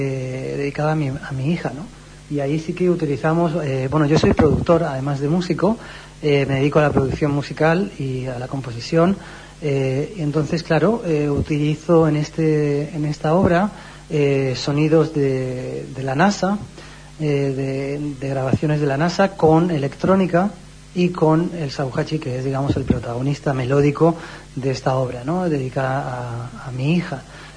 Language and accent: Spanish; Balearic Islands, Spain; porque me crié en las Islas Baleares, en Mallorca